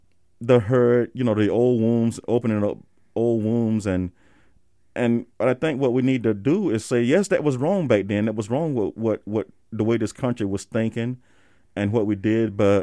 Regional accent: the South, United States; And me growing up in the South

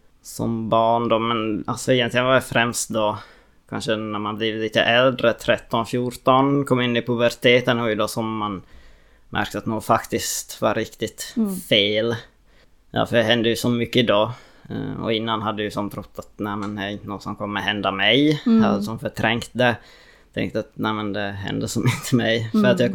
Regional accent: Jakobstad, Ostrobothnia, Finland; moved away as an adult; also born or lived in Umeå; now in Gothenburg, Sweden; som sagt och jag är uppvuxen här i Jakobstad. Bodde här fram till gymnasiet då, tills att jag tog studenten. Då flyttade jag ganska direkt till Umeå och började studera där. Så bodde jag där ganska länge, typ 5 år tror jag va.

